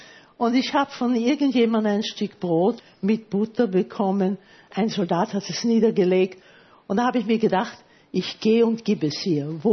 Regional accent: Vienna, Austria; Und da habe ich gesagt, ich bin aus Wien.

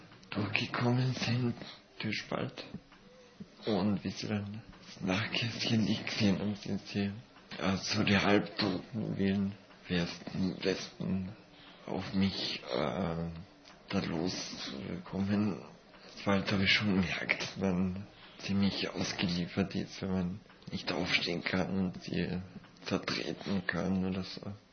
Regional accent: Carinthia, Austria; ich komme aus Kärnten und da waren immer alle sich hilfsbereit.

